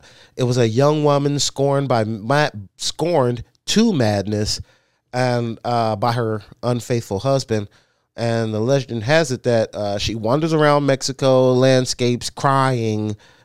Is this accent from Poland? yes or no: no; England, United Kingdom; I'm saying I'm English, so I didn't know what the fuck he was saying.